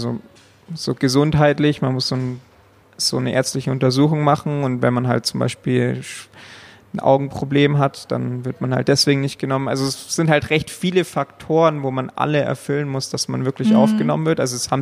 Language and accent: German; Bavaria, Germany; Also ich komme aus dem Allgäu.